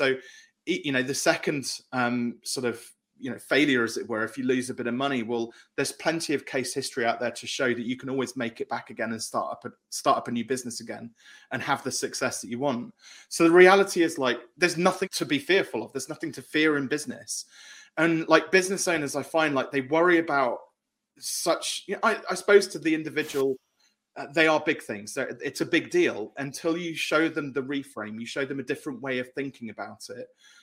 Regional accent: South West England, United Kingdom; accent: English; English. So I'm English. From the southwest of the UK.

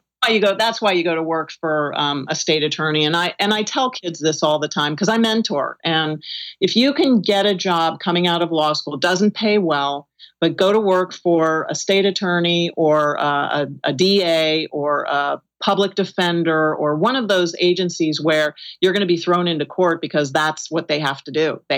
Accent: California, United States; also born or lived in New York; I'm from California and New York.

